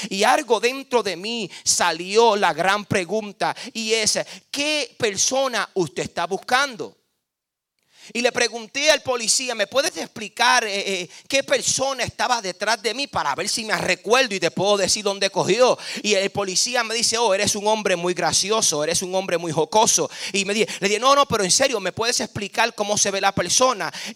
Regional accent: Puerto Rico; Pero tristemente soy puertorriqueño

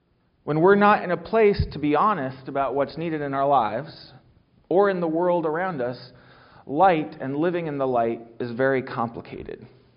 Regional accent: Ohio, United States; I grew up here in Central Ohio. I went to college at Florida State.

